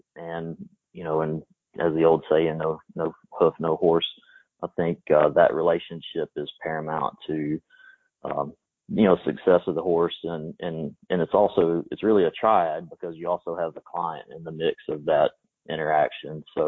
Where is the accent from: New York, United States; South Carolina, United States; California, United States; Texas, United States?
Texas, United States; I grew up in East Texas.